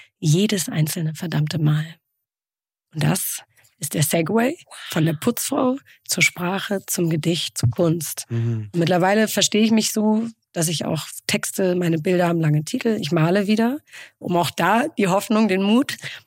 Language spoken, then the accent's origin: German; Hamburg, Germany; Das ist wie übrigens als Hamburger, man sagt nur Moin Moin, wenn man aus der Arbeiterklasse kommt.